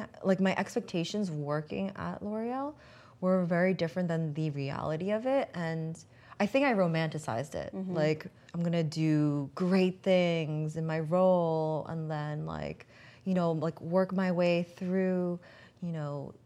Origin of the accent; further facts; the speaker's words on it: New York, United States; So I'm from, born and raised in New York. Mm-hmm. So like Staten Island, Queens, Frolics, Brooklyn, Long Island. I'm mostly Long Island.